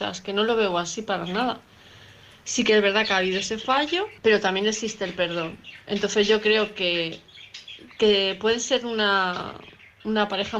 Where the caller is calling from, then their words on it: Palma de Mallorca, Balearic Islands, Spain; de Palma de Mallorca.